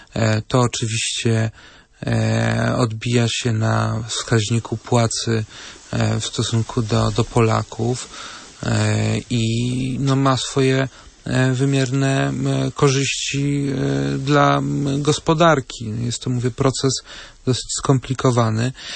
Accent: Kutno, Łódź Voivodeship, Poland; sam pochodzę z Kutna i mieszkam w Kutnie

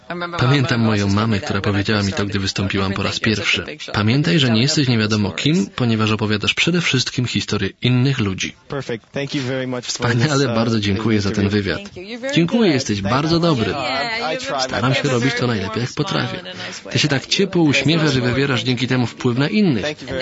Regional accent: Canada; Dorastałem w Kanadzie i często widziałem panią w telewizji

